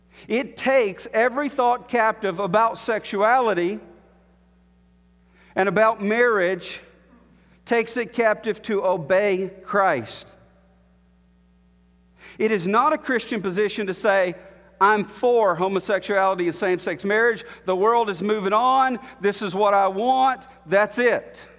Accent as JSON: {"language": "English", "region": "Alabama", "country": "United States", "tie": "born or raised there", "said": "You know, I grew up in Alabama, and Alabama-Auburn is a rivalry like no other."}